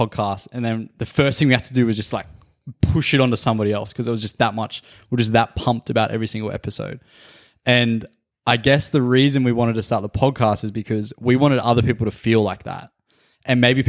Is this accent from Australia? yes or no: yes; Canberra, Australian Capital Territory, Australia; because we're from Canberra, a pretty small city.